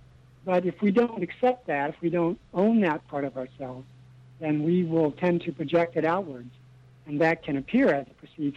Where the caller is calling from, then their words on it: Sacramento, California, United States; I'm calling from Sacramento.